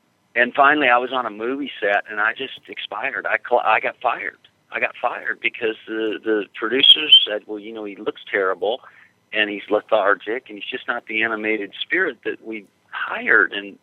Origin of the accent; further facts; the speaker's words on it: the South, United States; accent: Southern; And I said something and with my Southern accent.